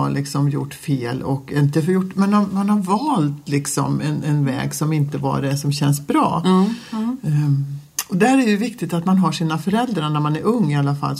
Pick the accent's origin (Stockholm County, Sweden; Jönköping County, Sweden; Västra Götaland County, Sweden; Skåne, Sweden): Västra Götaland County, Sweden; Mariestad; lilla Mariestad där jag växte upp, det var ju en liten stad med en väldigt hög moral som jag upplevde det.